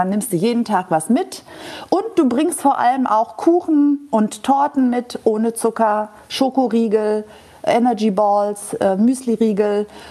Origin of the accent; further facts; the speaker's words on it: Greece; Ich bin ja nicht mit einem silbernen Löffel auf die Welt gekommen, sondern als Griechin mit einem Holzlöffel im Mund von einem griechischen Olivenbaum. Also wir Griechen kommen essend auf die Welt